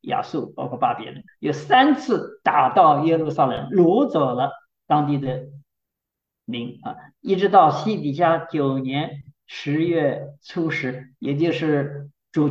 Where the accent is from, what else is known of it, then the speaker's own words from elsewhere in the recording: China; 我们中国人都是很仇恨的，因为他曾经打过我们